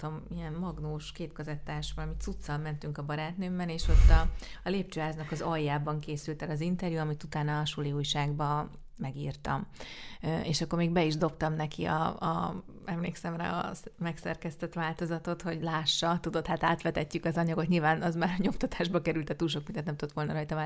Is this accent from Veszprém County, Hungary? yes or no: no; Budapest, Hungary; én egyébként nem messze innen a Havanna lakótelepen nőttem fel.